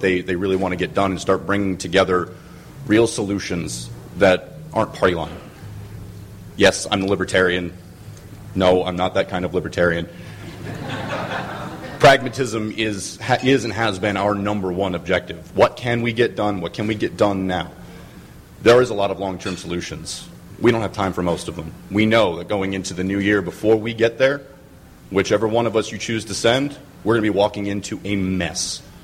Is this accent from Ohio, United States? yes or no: no; Clearwater, Florida, United States; also born or lived in Largo; I went to Lakewood High School in St. Petersburg, born and raised in Clearwater and Largo.